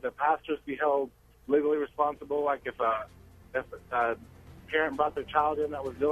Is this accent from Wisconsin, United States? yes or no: no; Oklahoma, United States; I'm 28. I'm from Oklahoma, and I was just listening.